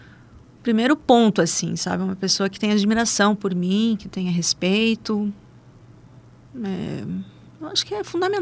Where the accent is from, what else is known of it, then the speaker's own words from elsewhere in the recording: Curitiba, Paraná, Brazil; also born or lived in Marília; Não, eu nasci em Marília, interior de São Paulo. Minha terrinha do coração. Vim para Curitiba, tinha mais ou menos acho que uns 2 aninhos e pouco.